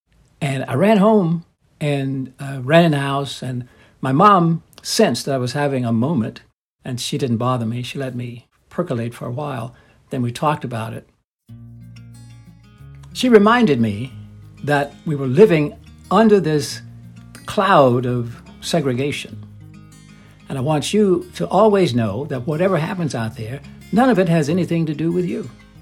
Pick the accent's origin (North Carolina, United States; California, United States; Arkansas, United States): Arkansas, United States; Little Rock; born there; I was born in Little Rock in the year 1941.